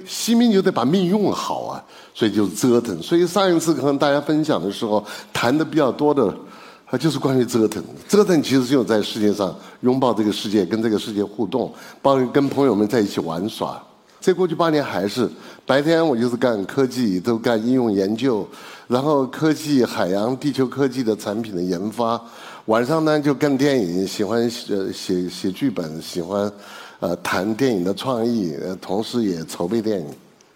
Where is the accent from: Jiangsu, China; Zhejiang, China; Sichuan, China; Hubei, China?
Sichuan, China; Chengdu; 因为我是成都人嘛，因为他们都四川，也是在成都附近，我就说我后天我要回成都